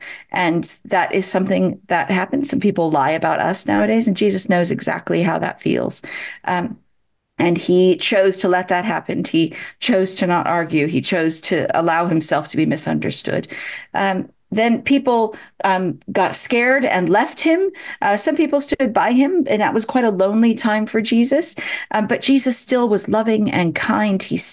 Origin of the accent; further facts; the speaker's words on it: California, United States; now in United Kingdom; I grew up in California, so spiders were poisonous there. Not so much in Britain, but, you know, in my head, it still is.